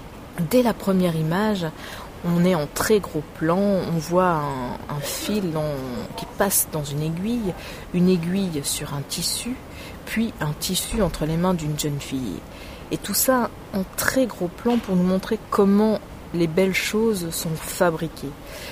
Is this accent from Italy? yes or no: no; France; Je suis désolée, hein, je suis française